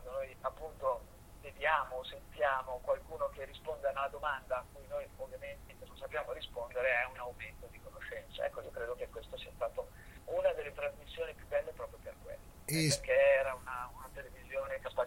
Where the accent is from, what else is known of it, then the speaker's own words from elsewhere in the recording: Milan, Lombardy, Italy; also born or lived in Como; Io sono solo nato a Como, ma dopo pochi anni, perché c'era la guerra, i bombardamenti a Milano, io sono nato nel 43